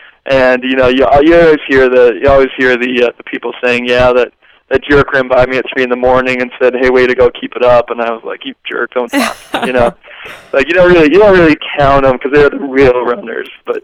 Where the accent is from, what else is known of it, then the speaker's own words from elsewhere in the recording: Las Vegas, Nevada, United States; You know, I grew up in Vegas.